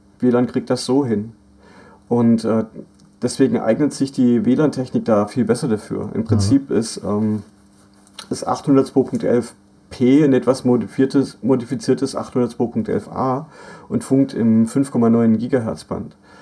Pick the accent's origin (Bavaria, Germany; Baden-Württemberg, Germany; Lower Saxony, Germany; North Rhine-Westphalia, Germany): Baden-Württemberg, Germany; mein Heimatdorf im Schwarzwald, wo meine Mutter wohnt, immer noch